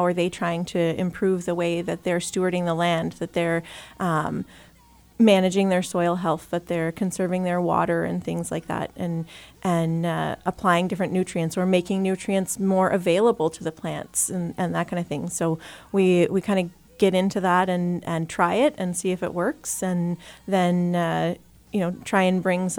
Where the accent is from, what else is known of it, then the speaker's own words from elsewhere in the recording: Ontario, Canada; So I grew up in the Ottawa Valley, but not on a farm.